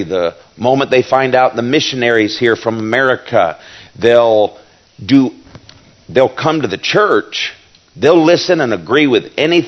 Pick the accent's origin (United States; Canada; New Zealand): United States; I am an American, What I mean is I'm free.